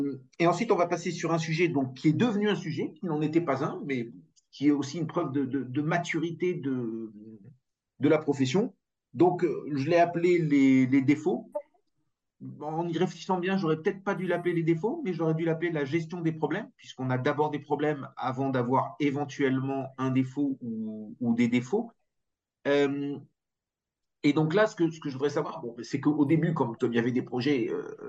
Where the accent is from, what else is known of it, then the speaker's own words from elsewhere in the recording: Grand Est, France; Moi, je viens d'Alsace où on a toujours encore quelques lois différentes.